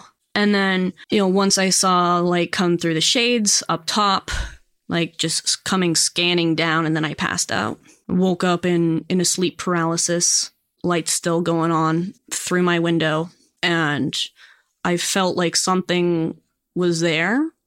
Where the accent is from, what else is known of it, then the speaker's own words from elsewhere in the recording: Virginia, United States; So I grew up in Northern Virginia.